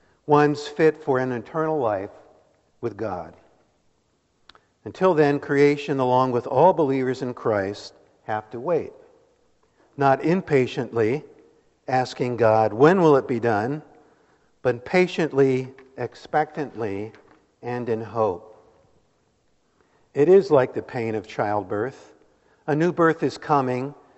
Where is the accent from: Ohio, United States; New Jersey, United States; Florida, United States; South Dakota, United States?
New Jersey, United States; I'm not from Missouri originally. I grew up in central New Jersey. Don't hold that against me. And we often took the train to New York City as a family.